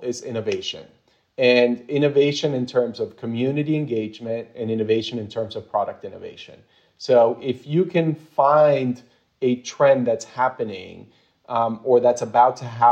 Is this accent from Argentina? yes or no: yes; Argentina; I'm, of course, Hispanic. I'm from Argentina.